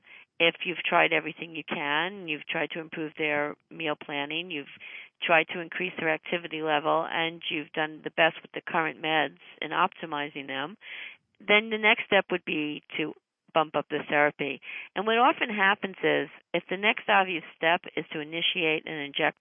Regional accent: New York City, New York, United States; born there; because from the time I was born in Hell's Kitchen

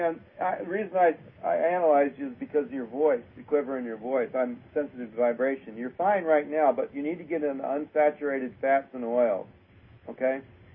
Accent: Michigan, United States; Yeah, well, I'm from Michigan, gold blue.

